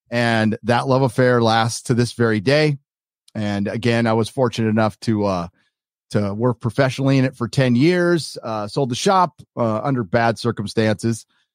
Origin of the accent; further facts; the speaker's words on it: San Diego, California, United States; Born and raised in San Diego, my dad was in the Navy.